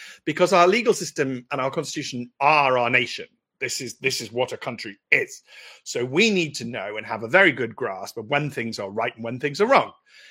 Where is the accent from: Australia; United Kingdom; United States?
United Kingdom; We are British, and it comes with a certain way of being and a certain way of behaving.